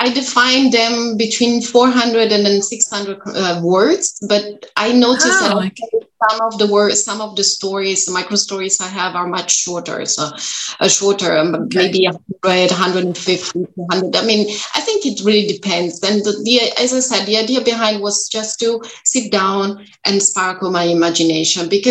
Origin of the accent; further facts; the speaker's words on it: Italy; English is a second language; moved away as an adult; now in Germany; I'm originally from Italy, but I've been living in Germany now for about 11 years.